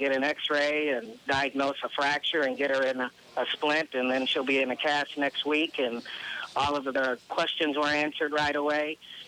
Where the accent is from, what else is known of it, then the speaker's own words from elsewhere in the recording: Chicago, Illinois, United States; I'm from Chicago, born and raised, and Chicago has items like that going most of the summer